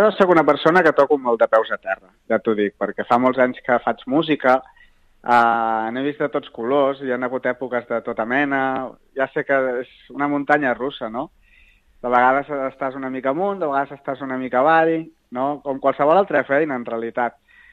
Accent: Collbató, Catalonia, Spain; also born or lived in Esparreguera; Jo vaig néixer a Esparreguera, però els meus pares, quan jo tenia 3 anys, ens van portar a viure a Collbató. I he viscut tota la vida a Collbató. En algun moment he hagut de marxar, però sempre he tornat

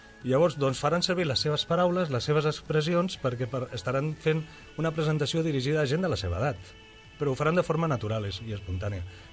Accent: Sant Feliu de Guíxols, Catalonia, Spain; Jo sóc de Sant Feliu de Guíxols

